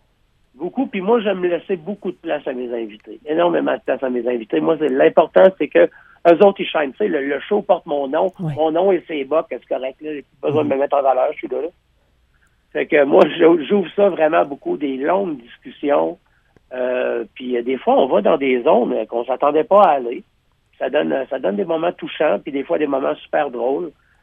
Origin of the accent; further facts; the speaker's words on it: Quebec, Canada; J'étais un gars de cuisine, moi. Je viens de Gaspésie. Tout se passait dans la cuisine.